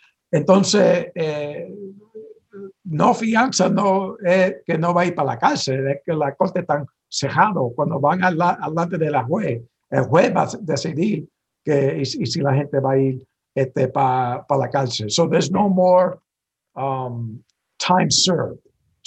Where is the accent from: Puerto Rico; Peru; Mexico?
Puerto Rico; porque soy boricua, puertorriqueño.